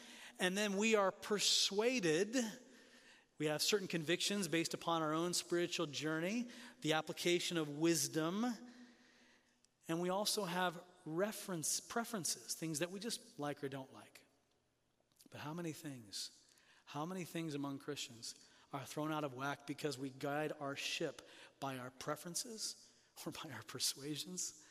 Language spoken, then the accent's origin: English; Tanzania; moved away; I grew up in Tanzania, and I used to love sailing off the coast.